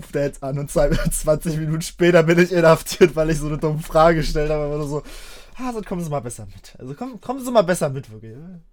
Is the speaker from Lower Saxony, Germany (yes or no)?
no; Berlin, Germany; Ich meine, wir sind Berliner Jungs.